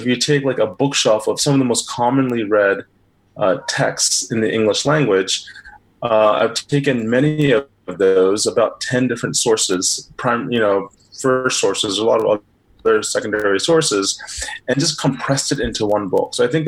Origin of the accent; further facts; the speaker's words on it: East Coast, United States; now in Phoenix, United States; speaking to you from Phoenix, Arizona, where I live. I have my parents are from Indian background. And I grew up in the States, in the East Coast